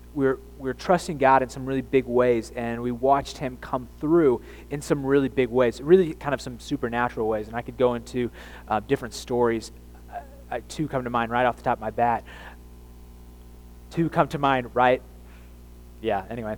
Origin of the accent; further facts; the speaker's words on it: Edwardsville, Illinois, United States; also born or lived in Oklahoma City; I was born in Oklahoma City. My dad was a pastor there. And out of seminary, and he pastored there, I think, for a few years. And then when I was about 3 or 4 years old, I can't remember, we moved to Edwardsville, Illinois